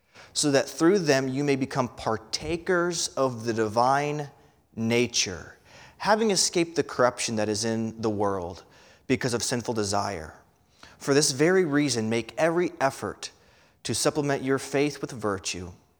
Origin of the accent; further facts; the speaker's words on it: Morris, Illinois, United States; least I tell people I've grown up in Illinois. I was born in Morris, Illinois, but it's been some 10 years that I've not been here.